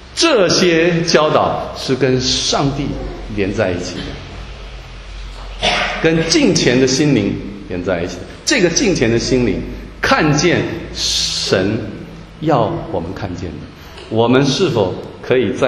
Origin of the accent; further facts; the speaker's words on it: Taiwan; 我们台湾人很高兴